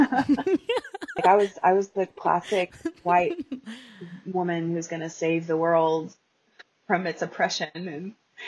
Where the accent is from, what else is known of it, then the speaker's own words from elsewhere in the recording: Oklahoma, United States; I came from Oklahoma, and I wasn't born there, but I grew up. I spent my whole life in Oklahoma